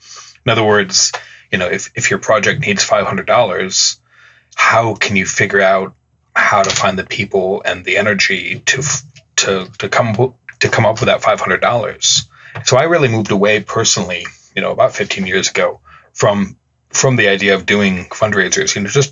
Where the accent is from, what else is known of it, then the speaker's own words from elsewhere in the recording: Midwest, United States; and perhaps this is also because I come from the Midwest